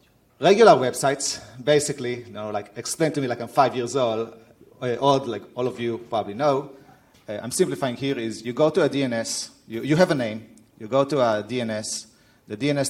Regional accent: Israel; now in Berlin, Germany; So I'm from Israel, I'm living in Berlin.

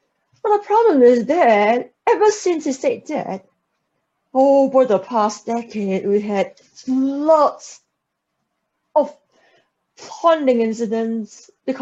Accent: Singapore; I'm from Singapore

